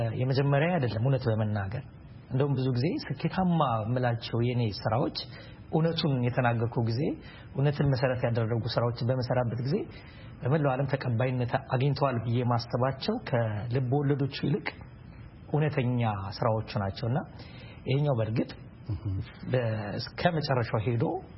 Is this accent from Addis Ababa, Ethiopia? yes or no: yes; Addis Ababa, Ethiopia; እንግዲህ ያው እኛ ተወልጄ ያደኩት በአዲስ አበባ በተለምዶ ፈረንሳይ ለጋሲዮን አካባቢ ባልቦታ ነው። በኑሮ አንስተኛ ከሚባሉ ቤተሰቦች ነው የተወለድኩት። የወታደር ልጅ ነኝ።